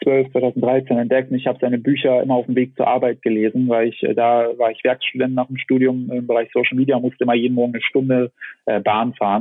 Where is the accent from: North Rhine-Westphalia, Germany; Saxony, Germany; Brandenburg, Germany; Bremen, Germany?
Saxony, Germany; Ich bin in der Nähe von Leipzig groß geworden